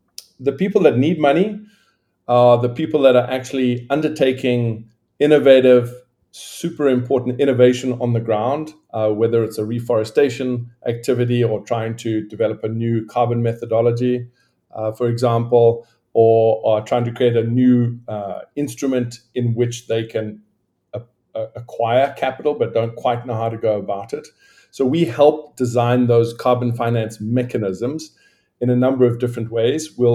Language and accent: English; South Africa; I grew up in South Africa